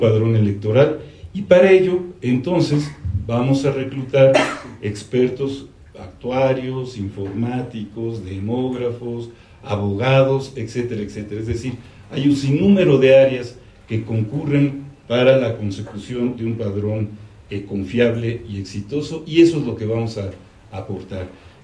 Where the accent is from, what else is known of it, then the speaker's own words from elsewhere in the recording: Mexico; por ejemplo en México, de donde soy